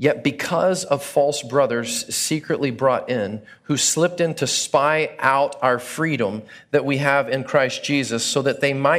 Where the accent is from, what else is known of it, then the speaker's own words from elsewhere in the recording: Texas, United States; I'm a Texan. I'm going to eat some meat.